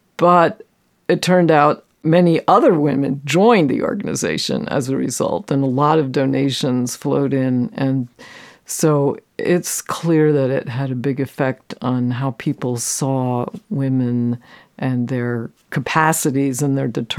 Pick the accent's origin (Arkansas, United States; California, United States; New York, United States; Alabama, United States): New York, United States; Poughkeepsie; And when I was a kid growing up in Poughkeepsie, my parents had moved north from the city